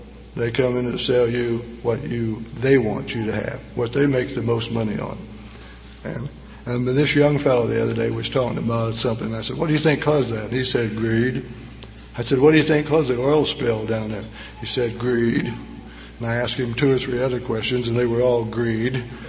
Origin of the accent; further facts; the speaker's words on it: Anderson, Missouri, United States; I'm from Missouri. I was born and raised in Anderson.